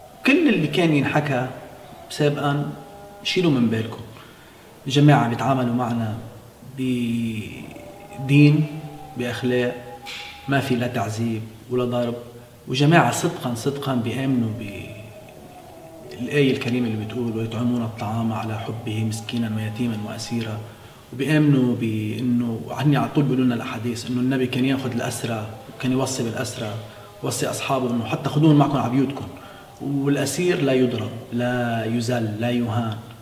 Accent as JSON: {"language": "Arabic", "country": "Lebanon", "said": "عندنا بلبنان"}